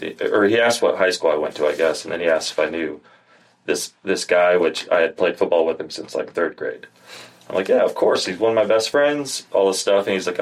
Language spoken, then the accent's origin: English; Oregon, United States; I grew up out in Oregon. I was going to college out there